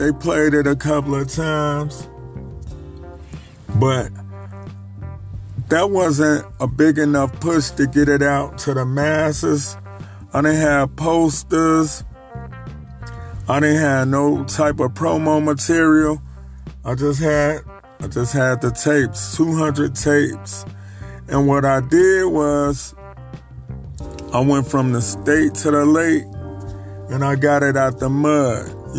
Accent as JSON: {"language": "English", "town": "Chicago", "region": "Illinois", "country": "United States", "said": "You know, I'm from Chicago. My single was $5. And I sold all of them."}